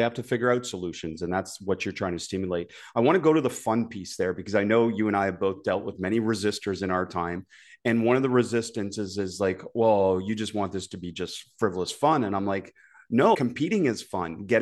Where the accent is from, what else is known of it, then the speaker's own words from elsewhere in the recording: Canada; I grew up playing hockey in Canada